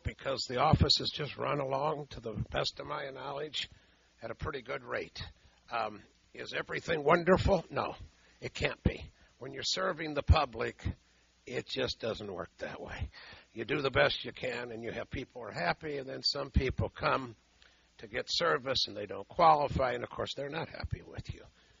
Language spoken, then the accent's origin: English; Peoria, Illinois, United States; I was born and raised in Peoria, not too far from here on Central Avenue, and went to St. Bernard's School, Spalding.